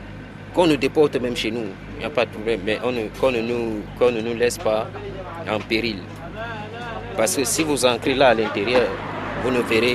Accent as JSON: {"language": "French", "country": "Cameroon", "moved": "yes", "said": "Moi, je suis Camerounais. J'ai fait la Tunisie, j'ai fait la Turquie, j'ai fait au moins 4 pays."}